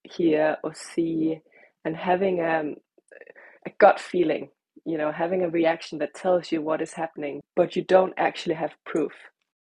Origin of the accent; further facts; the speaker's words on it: Denmark; first language Danish; English is a second language; So I'm Danish is my first language. I write first in Danish and then I rewrite into Norwegian.